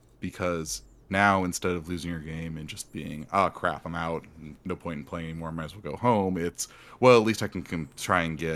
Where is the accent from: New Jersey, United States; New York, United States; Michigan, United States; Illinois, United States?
Illinois, United States; Chicago; is my favorite pizza in the world as a Chicagoan